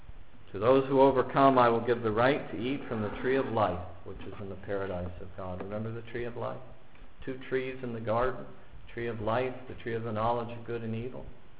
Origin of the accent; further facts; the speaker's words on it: Erie, Pennsylvania, United States; I remember growing up in Erie. Erie's a Roman Catholic city with lots of cathedrals.